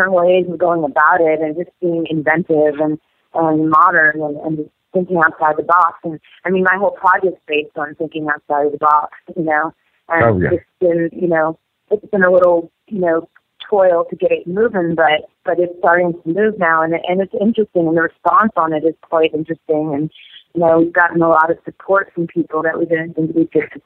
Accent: New York City, New York, United States; now in Los Angeles, United States; Yeah, I'm from New York City, so I know of all the winter fiasco that's going on up there.

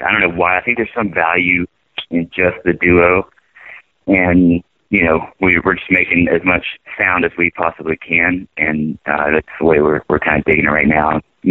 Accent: Louisiana, United States; It's French. Both last names are French. We're both from Louisiana.

